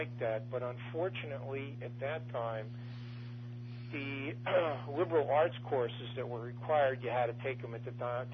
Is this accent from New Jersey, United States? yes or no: yes; Linden, New Jersey, United States; I grew up in Linden. It was basically a, it's a big industry town.